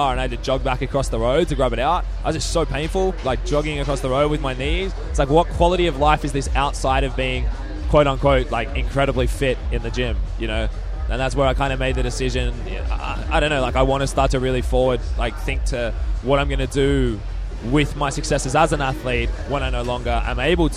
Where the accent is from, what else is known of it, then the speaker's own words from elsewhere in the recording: Sydney, New South Wales, Australia; I was actually only working on like a guide to Sydney, so my hometown.